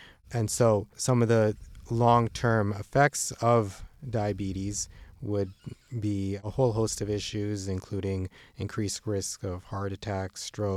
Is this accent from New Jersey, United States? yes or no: yes; New Jersey, United States; In central New Jersey in Monmouth County.